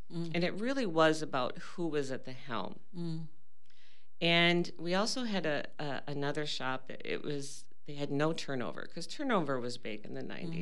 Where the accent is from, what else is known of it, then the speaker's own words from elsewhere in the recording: Viroqua, Wisconsin, United States; Oh, well, I grew up here in Viroqua during a time when summers were spent at the outdoor swimming pool and winters were spent at the Park Bowl ice skating